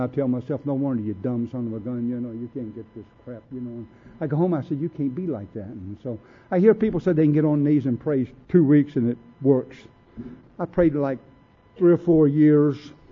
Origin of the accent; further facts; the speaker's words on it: the South, United States; but I'm from the South and I was very prejudiced.